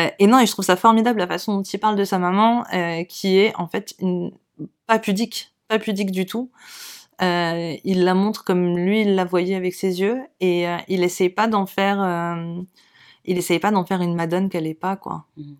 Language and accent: French; Grand Est, France; ça se passe chez moi en Lorraine. En vrai, c'était vraiment, on va dire, c'était pour parler à l'autre partie de mon ADN, le côté lorrain, du côté de ma maman.